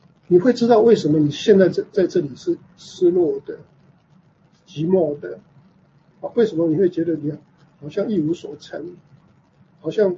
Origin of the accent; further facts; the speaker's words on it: China; 因为我们中国人比较少用挂毯，对不对？